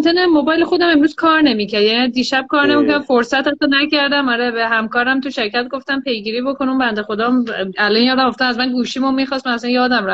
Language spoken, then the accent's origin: Persian; Tehran, Tehran Province, Iran; born there; من متولد 16 آذر 1362 متولد تهرانم.